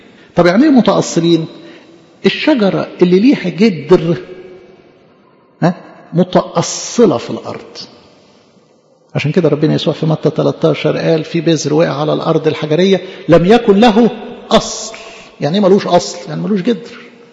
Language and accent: Arabic; Egypt; وتتعمل الكوارع بتاعتنا دي كمصريين